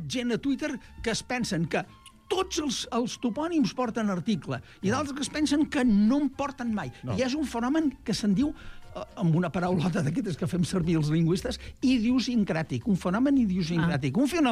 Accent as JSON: {"language": "Catalan", "region": "Catalonia", "country": "Spain", "said": "aquesta vila de la meva comarca, del Baix Camp"}